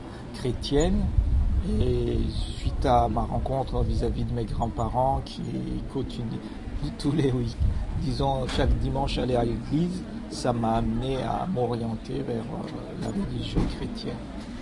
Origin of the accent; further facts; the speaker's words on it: Madagascar; also born or lived in France; now in Réunion, France; J'ai quitté Madagascar à peu près en 1975 et par la suite j'ai fait mes études en métropole. Je suis venu à La Réunion à peu près maintenant il y a à peu près 22 ans, donc en 91.